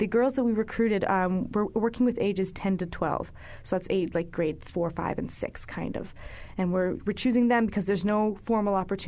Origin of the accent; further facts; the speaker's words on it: Nanaimo, British Columbia, Canada; I'm from Nanaimo, lived here all my life and went to university in Victoria, and I started doing a master's program in South Africa. So I'm in Stellenbosch, South Africa